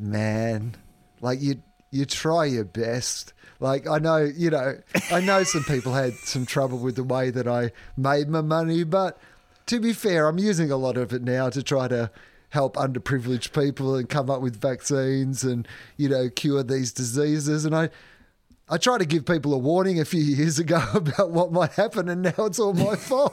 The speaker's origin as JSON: {"language": "English", "country": "Australia", "said": "as an Australian"}